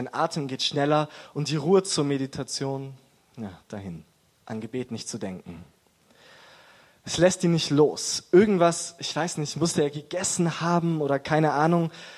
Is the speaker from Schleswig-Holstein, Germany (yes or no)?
no; Augsburg, Bavaria, Germany; also born or lived in Munich; dass ich in München geboren und in Augsburg aufgewachsen bin